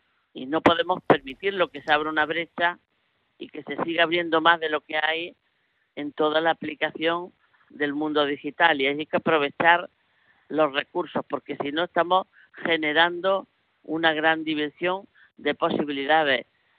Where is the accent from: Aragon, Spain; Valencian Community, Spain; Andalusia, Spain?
Andalusia, Spain; now in Strasbourg, France; Granaína de Oveilar, del poniente granadino y de mi tierra siempre, situada donde esté.